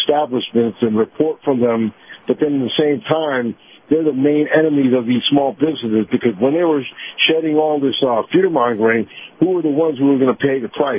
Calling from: Tampa, Florida, United States; I'm calling from Tampa.

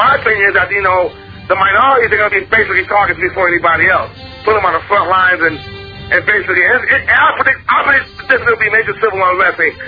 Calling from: New York City, New York, United States; I'm calling from New York City, actually, you know, where everything happened here.

